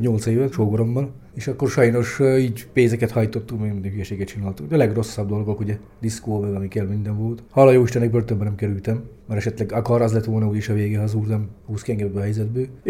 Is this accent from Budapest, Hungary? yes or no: no; Salgótarján, Nógrád, Hungary; Salgótarjánban születtem, ott éltem, ugye ott nevelkedtem föl